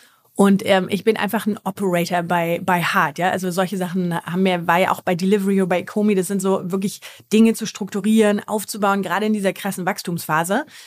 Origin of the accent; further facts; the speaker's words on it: Germany; Kannst ja als Deutscher, kommst du nicht so einfach an coole US-Firmen